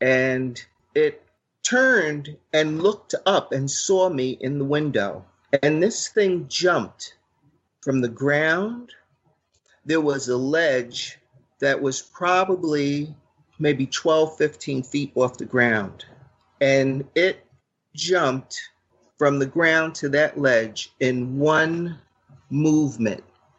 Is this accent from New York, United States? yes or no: yes; Brooklyn, New York, United States; at the time I grew up in Brooklyn, fully urban area, and we lived in an apartment building that was above a jewelry store.